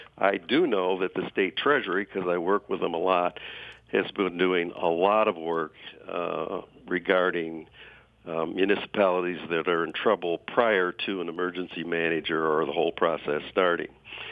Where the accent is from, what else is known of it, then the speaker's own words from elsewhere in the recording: Pontiac, Michigan, United States; Of course, I grew up in Pontiac, mm-hmm. so I know a lot of the people there.